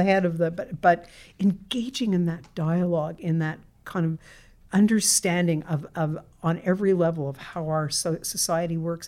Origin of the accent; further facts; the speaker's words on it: Montreal, Quebec, Canada; I grew up in Montreal.